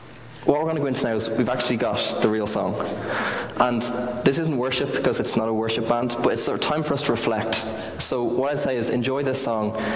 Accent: Ireland; As Irish people, I don't think we're very good at this.

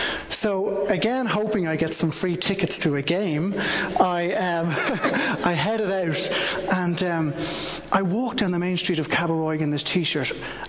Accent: Ireland; And I'm from Ireland.

